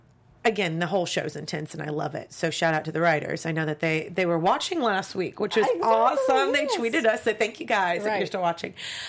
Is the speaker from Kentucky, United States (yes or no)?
yes; Kentucky, United States; I love horse racing. I'm from Kentucky, so okay.